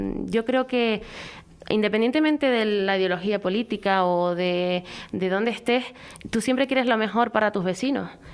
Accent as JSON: {"language": "Spanish", "country": "Spain", "said": "yo soy del barrio de San Agustín"}